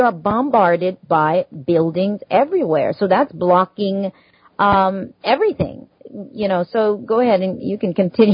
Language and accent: English; Jamaica; I mean, I grew up in Jamaica, so, it was very common to walk around outside barefoot.